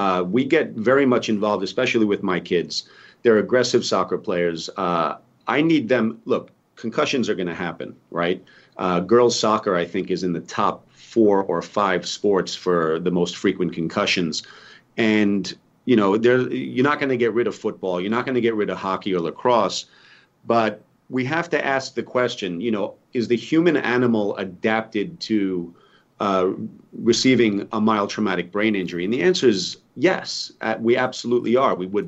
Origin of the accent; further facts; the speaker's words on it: Queens, New York, United States; I'm born and raised in Queens.